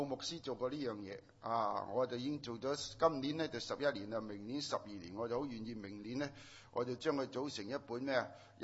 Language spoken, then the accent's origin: Cantonese; China; 我哋中國人好知㗎嘛